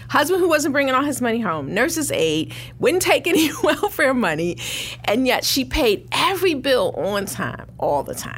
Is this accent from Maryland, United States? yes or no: yes; Baltimore, Maryland, United States; because I'm from Baltimore, raised by my grandmother, very frugal.